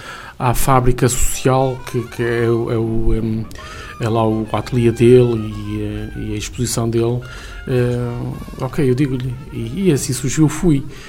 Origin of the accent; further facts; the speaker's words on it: Vila Chá, Braga, Portugal; born there; Em Esposende, na freguesia de Vila Chá, que foi onde eu nasci, que é a casa dos meus pais